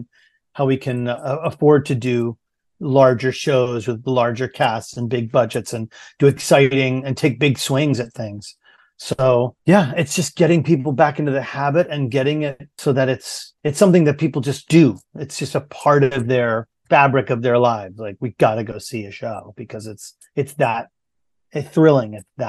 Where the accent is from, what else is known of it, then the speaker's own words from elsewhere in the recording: Portland, Maine, United States; I grew up in Maine, in Portland, Maine